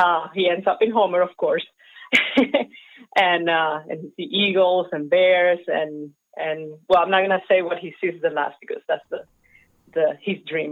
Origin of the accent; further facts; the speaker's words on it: Venezuela; now in United States; I'm from Venezuela, so it was a long trip.